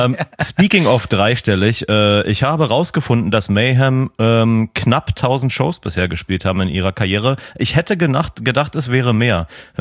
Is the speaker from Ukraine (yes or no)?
no; Berlin, Germany; ich bin halt Berliner